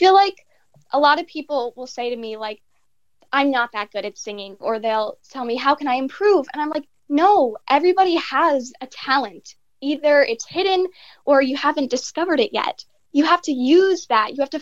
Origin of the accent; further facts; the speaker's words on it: New York, United States; Yes, I am originally from New York, Long Island. My Long Island accent. No, I don't have one.